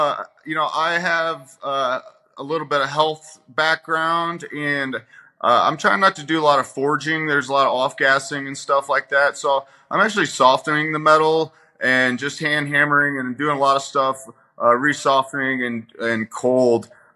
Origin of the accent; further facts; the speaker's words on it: Illinois, United States; now in Gunnison, United States; Originally Southern Illinois, not too far from St. Louis there. Now I've been in Gunnison, Colorado, or Gunnison Valley, for about 12 years.